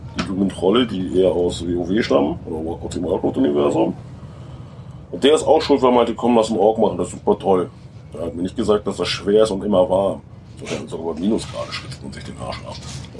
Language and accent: German; Hamburg, Germany; ich komme aus Hamburg